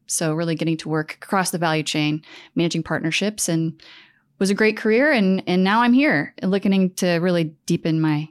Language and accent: English; Fort Wayne, Indiana, United States; Well, I am originally from Fort Wayne. So I grew up in a suburb in Northeast Indiana